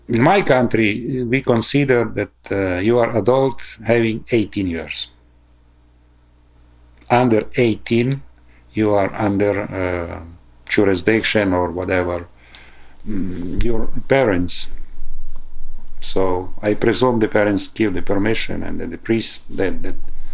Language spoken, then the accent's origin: English; Zakarpattia Oblast, Ukraine; now in Harrisburg, United States; I am a priest from Ukraine, Transcarpathia. Right now, I am helping here in United States, in Pennsylvania, Harrisburg